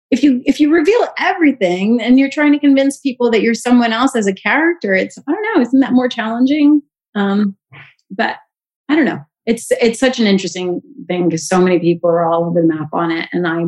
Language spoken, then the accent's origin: English; Canada; And I'm Canadian as well. So like, forget about it. You know, I don't think I've ever been late a day in my life.